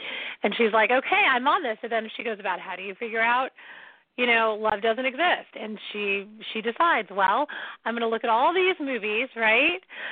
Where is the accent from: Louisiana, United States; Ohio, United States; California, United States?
California, United States; San Diego; So it's the San Diego Lightning, and I'm from San Diego.